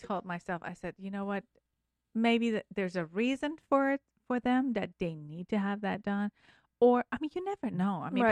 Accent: Tehran, Tehran Province, Iran; English is a second language; I was born and raised in Iran, Tehran.

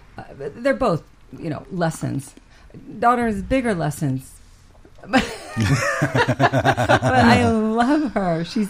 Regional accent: Texas, United States; When my cousin, who I grew up with in Texas, saw him, she goes

